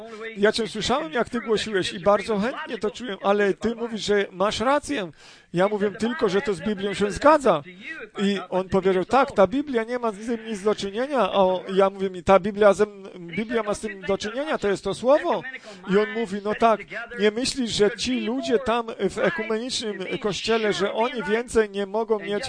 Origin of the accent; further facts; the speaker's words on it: Ireland; Polish is a second language; ale ja jestem tak z Irlandii.